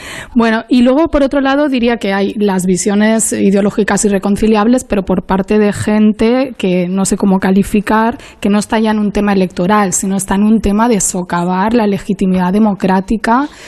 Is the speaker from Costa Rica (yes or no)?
no; Spain; como ciudadana española